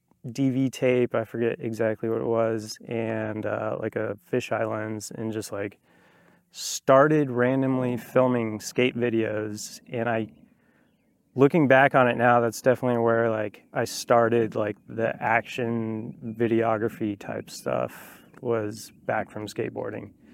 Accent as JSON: {"language": "English", "region": "New Mexico", "country": "United States", "tie": "born or raised there", "also_born_or_lived": "Colorado", "said": "Yeah, so born and raised in New Mexico. Was there till I was about 21-ish. And then I moved to Colorado for like 6 years-ish. And then moved back to New Mexico"}